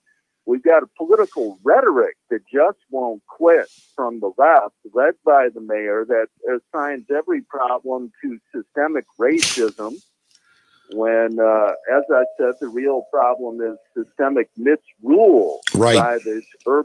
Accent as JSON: {"language": "English", "town": "Chicago", "region": "Illinois", "country": "United States", "tie": "born or raised there", "also_born_or_lived": "Seattle", "said": "I am a Chicagoan, even though for the last few decades, my wife and I have raised our children out in Seattle, which is kind of in the mix of things with cities that have problems these days. But, yeah, I'm back home now."}